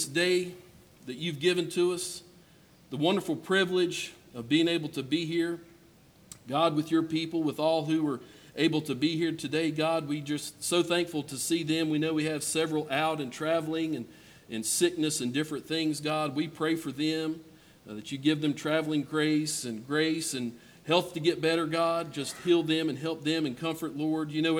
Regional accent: Mountaindale, United States; I grew up in Mountaindale. Our church was exactly a mile away from the house.

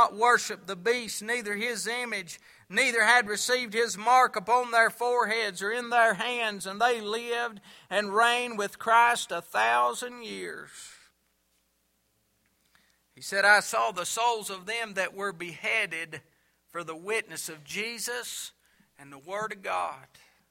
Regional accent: North Carolina, United States; born there; I know that I belong to Him more than I know that I was born over here in Watauga County Hospital.

